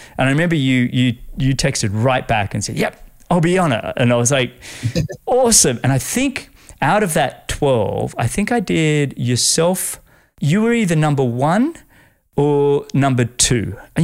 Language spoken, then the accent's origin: English; Sydney, New South Wales, Australia; growing up in Sydney there